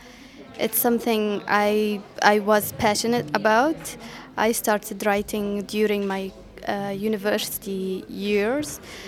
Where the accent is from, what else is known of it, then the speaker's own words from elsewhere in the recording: Sana'a, Amanat Al Asimah, Yemen; English is a second language; also born or lived in Addis Ababa; I'm a journalist from Yemen. I was born in Addis Ababa, but I was just only born there, but I live and I spent all my life in Yemen, Sana'a, the capital